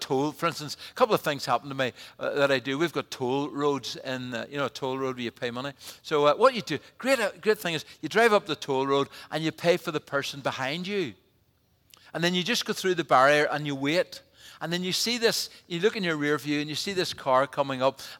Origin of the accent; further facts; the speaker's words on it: Ireland; You know, I'm an Irishman.